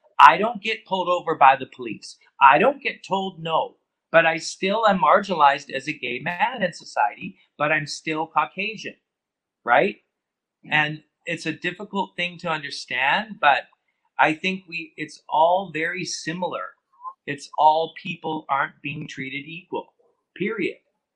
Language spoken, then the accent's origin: English; British Columbia, Canada; we grew up a lot on the Squamish Nation because my uncle was married to a First Nations woman.